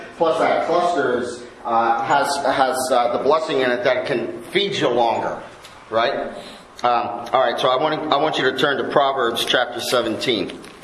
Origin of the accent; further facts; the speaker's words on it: Pennsylvania, United States; I grew up outside of Philly, outside of Philadelphia, and it was where I lived was pretty safe